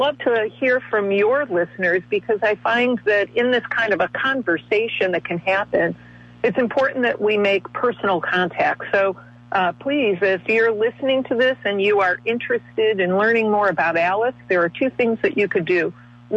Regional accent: New Britain, Connecticut, United States; So as an example, I grew up in New Britain.

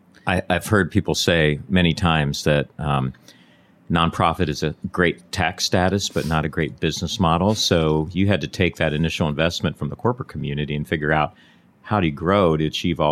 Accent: Greensburg, Pennsylvania, United States; I'm from Greensburg, Pennsylvania.

